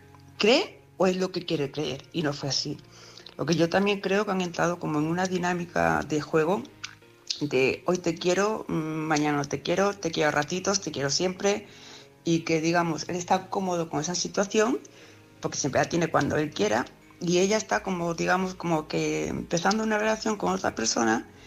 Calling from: Palma de Mallorca, Balearic Islands, Spain; de Palma de Mallorca.

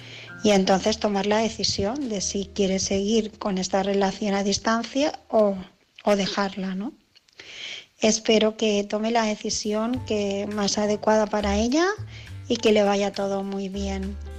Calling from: Barcelona, Catalonia, Spain; de Barcelona

